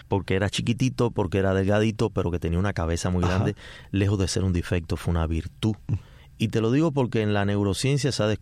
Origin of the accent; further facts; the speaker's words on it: Cuba; empiezo a redescubrirme a mí como cubano